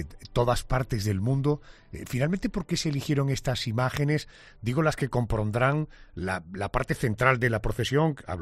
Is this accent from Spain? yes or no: yes; Spain; como español me siento como muy orgulloso